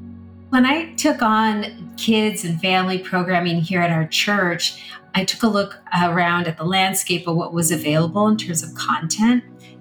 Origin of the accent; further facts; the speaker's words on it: Tucson, Arizona, United States; also born or lived in Phoenix; now in New York, United States; I'm a kid far away from home here in New York. I was born and raised in Tucson and Phoenix, and I grew up in the church